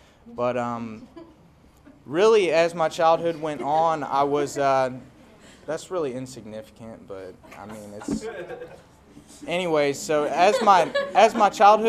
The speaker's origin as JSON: {"language": "English", "town": "Littleton", "region": "Colorado", "country": "United States", "tie": "born there", "said": "I was born right outside of Denver, 1989. That makes me a 23-year-old mammal. I was born in Littleton, Colorado."}